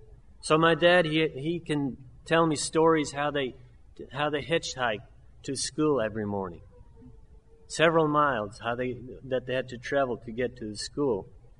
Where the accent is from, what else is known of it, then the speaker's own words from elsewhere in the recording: Mexico; first language German; English is a second language; And so I grew up in Mexico. That was my home country. My parents, they still speak the German. If we go there, we will speak German. My schooling was mainly German. Later years, I had some English.